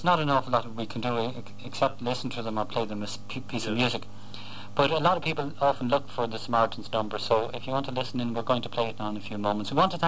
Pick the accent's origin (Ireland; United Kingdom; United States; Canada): Ireland; Dublin, Leinster; Let's play something from Dublin, because we're all from Dublin